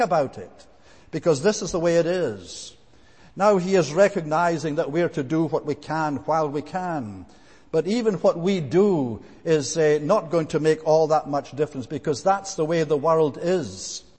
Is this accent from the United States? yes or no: no; Scotland, United Kingdom; Growing up in Scotland after the war, we thought we were poor, and by present-day standards, we probably were.